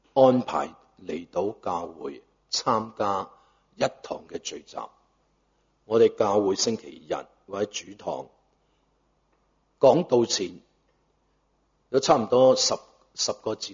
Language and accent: Chinese; Guangdong, China; 我们广东人俗语说